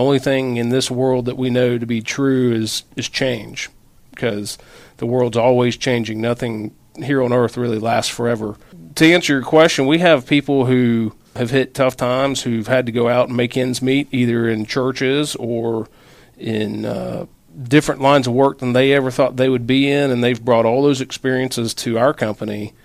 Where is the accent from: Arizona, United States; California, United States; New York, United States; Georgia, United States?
Georgia, United States; Atlanta; I'm from Atlanta here originally, born and raised. Went to school down at Georgia Tech.